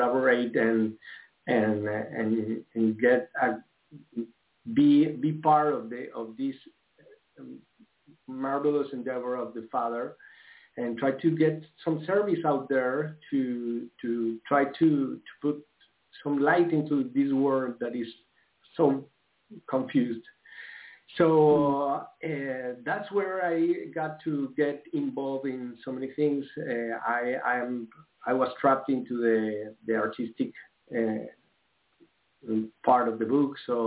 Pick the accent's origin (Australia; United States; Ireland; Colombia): Colombia; I'm from Colombia, and I started to search for the truth. I'm from a Catholic family